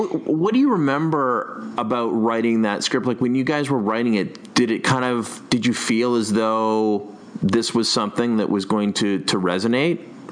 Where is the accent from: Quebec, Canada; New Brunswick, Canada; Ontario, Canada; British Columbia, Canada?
Ontario, Canada; Brantford; I'm from Brantford.